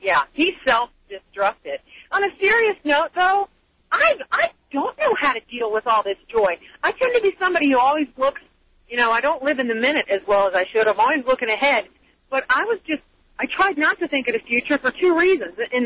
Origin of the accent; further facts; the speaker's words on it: Virginia, United States; I grew up in Virginia. I'm from Virginia